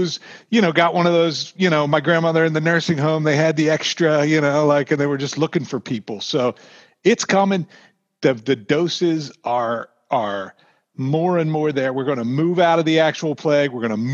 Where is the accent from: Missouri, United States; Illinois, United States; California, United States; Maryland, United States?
Maryland, United States; Whitehall; I was 10 in 87 and I grew up in Whitehall, which is up 83.